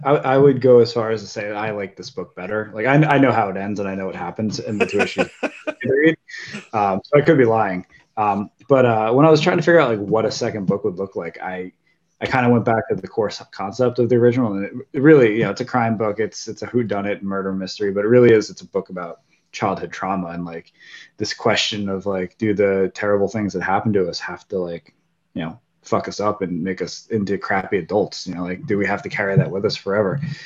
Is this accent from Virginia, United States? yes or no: no; New Jersey, United States; I grew up in New Jersey, so not too too far from you